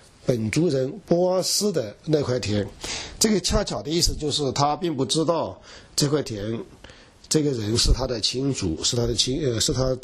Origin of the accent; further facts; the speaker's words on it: China; 我们中国人以前打招呼都是问你吃了吗？现在不问你吃了吗？现在问你好吗？